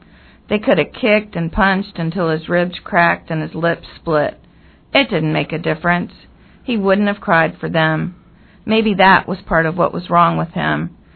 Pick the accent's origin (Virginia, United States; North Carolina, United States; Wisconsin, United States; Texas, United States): Virginia, United States; Chester; And actually grew up in Chester, Virginia, in a very blue-collar household.